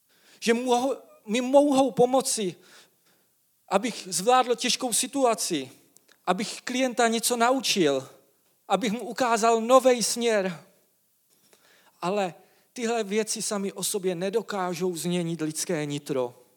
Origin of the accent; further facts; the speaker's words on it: Vikýřovice, Olomouc Region, Czechia; a jsem tady jeden ze starších, z vedoucích tady na kostele a přistěhoval jsem se pár let zpátky, jsem ze Šumperka, z Vikýřovic